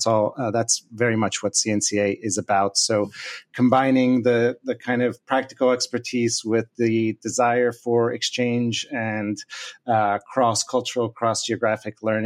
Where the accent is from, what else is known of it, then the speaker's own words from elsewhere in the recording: Milan, Lombardy, Italy; now in Turin, Italy; I'm originally from Milan, Italy. I now reside in Torino, Italy, and in between have spent quite a bit of time in the States and other parts of the world